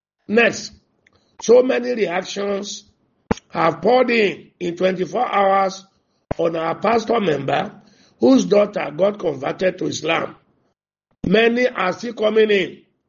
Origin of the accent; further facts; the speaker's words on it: Sokoto, Nigeria; I grew up in Sokoto, which is called Muslim state, but I'm still very much a Christian.